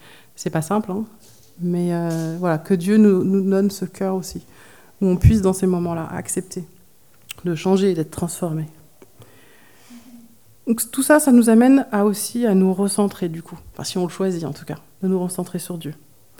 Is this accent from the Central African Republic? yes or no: no; France; en plus en tant que Français, on a un peu la rébellion dans le sang.